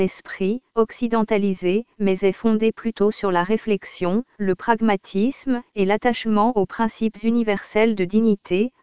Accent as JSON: {"language": "French", "country": "Morocco", "said": "en tant que Marocaine d'abord"}